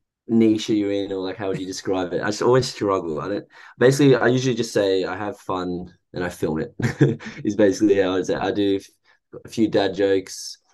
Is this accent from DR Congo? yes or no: no; Sydney, New South Wales, Australia; Yeah, so I grew up in Sydney, Australia, by the beach